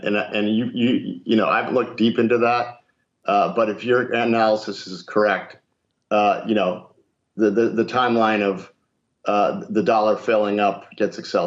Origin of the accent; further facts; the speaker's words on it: United States; you know, as an American, you don't want the dollar to implode